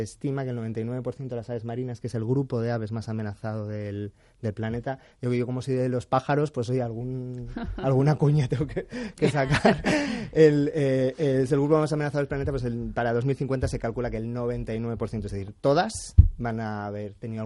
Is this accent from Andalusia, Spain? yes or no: yes; Almería, Andalusia, Spain; now in Málaga, Spain; Yo soy de Almería, vivo de medio malagueño, medio almeriense.